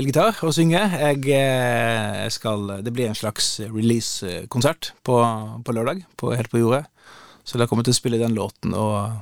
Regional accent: Lena, Innlandet, Norway; accent: Toten dialect; also born or lived in Bergen; Nei, det gjør jeg ikke, men jeg har vokst opp på Toten. Jeg kom flyttende fra Bergen til Lena da jeg var 6 år gammel. Så jeg har vokst opp på Lena med denne dialekten her. Jeg var yngst i klassen, kjente ingen og skarret på R-en

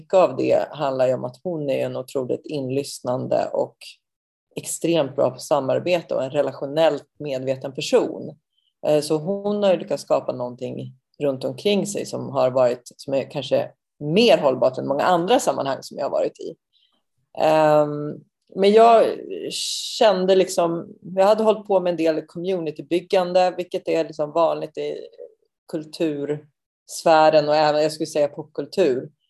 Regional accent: Uppsala, Uppsala County, Sweden; jag är från Uppsala

